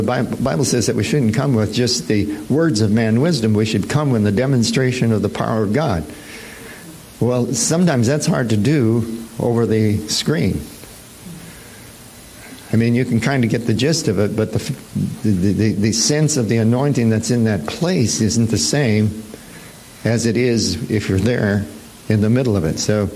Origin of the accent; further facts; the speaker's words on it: Omaha, Nebraska, United States; But it's not the same as being in Omaha. She wouldn't let me go. And it's kind of my home state, you know.